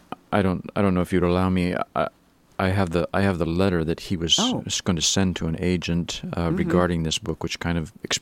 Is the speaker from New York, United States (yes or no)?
no; Swenson, Oregon, United States; also born or lived in Astoria; We grew up in Swenson, which is just east of Astoria here